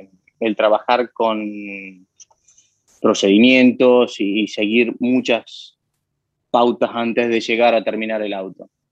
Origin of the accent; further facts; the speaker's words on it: Argentina; Que hay veces que, como gran argentino, queremos cortar pasos y llegar a las cosas más rápidas.